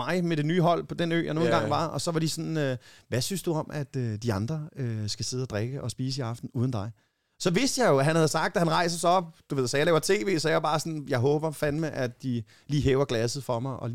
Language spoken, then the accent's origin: Danish; Amager, Capital Region of Denmark, Denmark; fordi jeg er fra Amager, så siger jeg tingene, Amager.